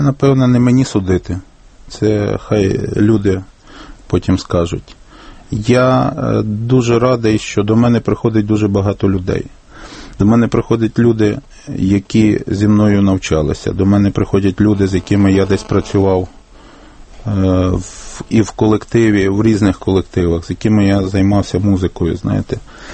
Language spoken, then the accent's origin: Ukrainian; Lviv Oblast, Ukraine; Я сам родом з Львівської області